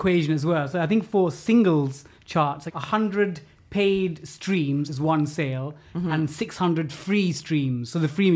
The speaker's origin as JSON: {"language": "English", "town": "East Ham", "region": "London", "country": "United Kingdom", "said": "So I'm from East Ham, from the London Borough of Newham, which is why I'm a massive West Ham fan."}